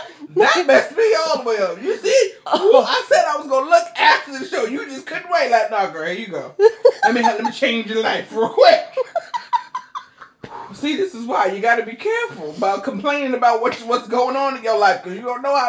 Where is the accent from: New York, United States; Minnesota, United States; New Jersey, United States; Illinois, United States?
New York, United States; is this because I'm from New York and he's from here?